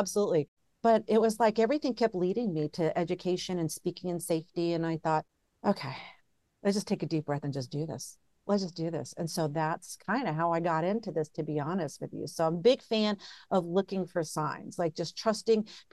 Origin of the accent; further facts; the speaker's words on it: Hawaii, United States; So I was raised military. So we moved around a lot, but I was raised in Hawaii.